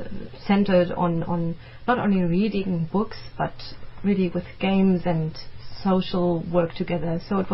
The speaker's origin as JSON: {"language": "English", "country": "Germany", "second_language": "English", "said": "I am from Germany."}